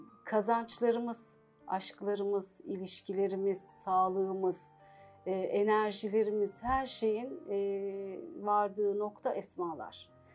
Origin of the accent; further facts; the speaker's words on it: İzmir, Turkey; born there; 1968 İzmir doğumluyum.